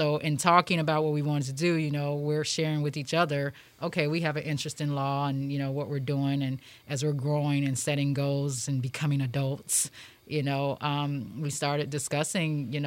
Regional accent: Gary, Indiana, United States; We're born and raised in Gary. Went to school in Gary

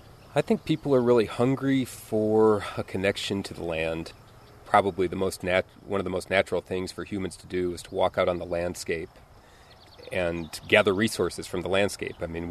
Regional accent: Stevens Point, Wisconsin, United States; now in Macomb, United States; from Macomb, Illinois. I grew up in Stevens Point, Wisconsin. I'm a suburban kid.

